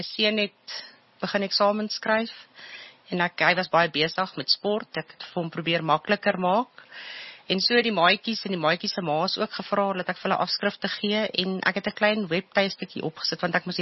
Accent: Germiston, Gauteng, South Africa; now in Boksburg, South Africa; Ek het in Germiston groot geword en ons het nie baie getrek nie. Ek het my hele lewe lank daar gebly en die dag toe ek wel trek is toe ek trou. Toe van toe af is ek in Boksburg

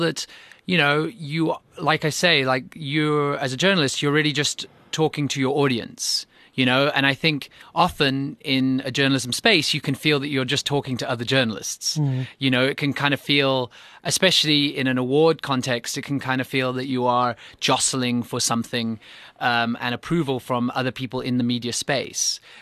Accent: Cape Town, Western Cape, South Africa; born or raised there; also born or lived in North England

